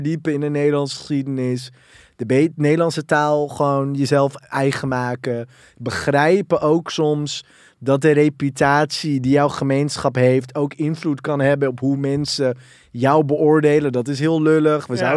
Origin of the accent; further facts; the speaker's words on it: Amstelveen, North Holland, Netherlands; dat ik ben opgegroeid in Amstelveen. Ik heb een Deense moeder, Marokkaanse vader.